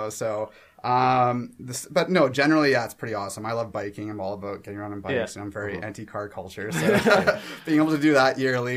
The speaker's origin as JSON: {"language": "English", "country": "Canada", "lives_now": "San Francisco, United States", "said": "moving to San Francisco as a Canadian"}